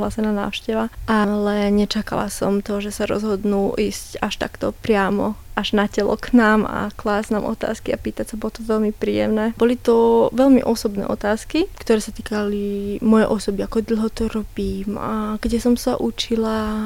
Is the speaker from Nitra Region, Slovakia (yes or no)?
yes; Martin nad Žitavou, Nitra Region, Slovakia; moved away as an adult; Pochádzam vlastne z Martina nad Žitavou, čo je malá dedina pri Zlatých Moravciach.